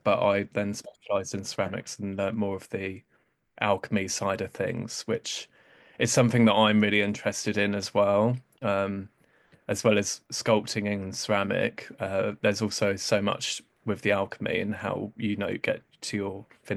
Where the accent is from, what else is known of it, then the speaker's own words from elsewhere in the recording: Maidstone, South East England, United Kingdom; I grew up in Maidstone in Kent, I just went to a normal community school